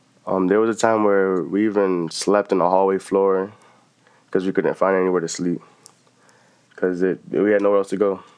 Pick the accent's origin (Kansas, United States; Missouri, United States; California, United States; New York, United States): New York, United States; Bronx; And I'm from the South Bronx. I'm a second semester freshman in the University of Albany.